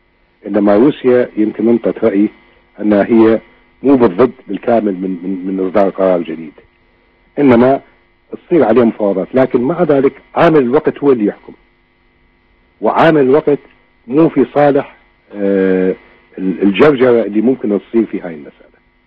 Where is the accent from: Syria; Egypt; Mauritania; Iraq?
Iraq; بالنسبة لنا كعراقيين، وهذا من خلال تجربة 35 سنة الماضية